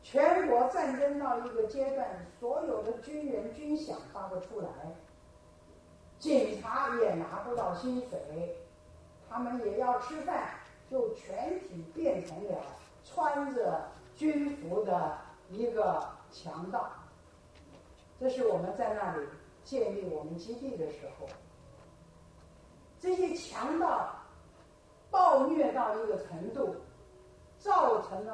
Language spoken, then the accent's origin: Chinese; China; 我们中国人喜欢仙鹤了，丹顶鹤了。